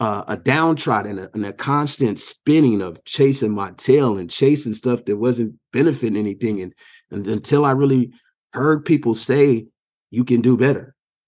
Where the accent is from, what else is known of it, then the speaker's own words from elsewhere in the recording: California, United States; I come from the Bay Area